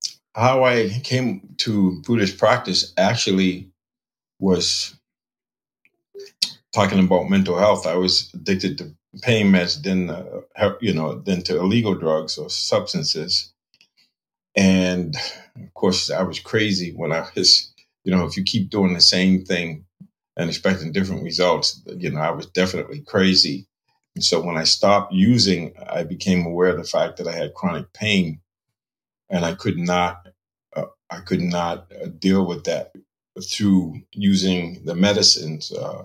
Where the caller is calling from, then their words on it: Winthrop, Massachusetts, United States; I'm recording from Winthrop, Massachusetts, right next to Logan Airport. It borders East Boston and Revere, I believe.